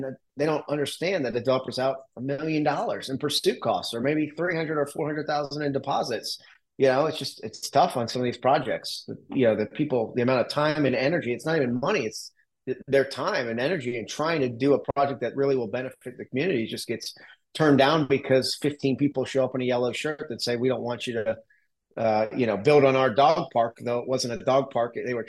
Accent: Florida, United States; So, I mean, I grew up in the Tampa Bay area, second generation real estate kid

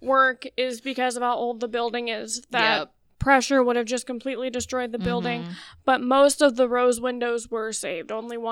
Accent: United States; Because we're very American.

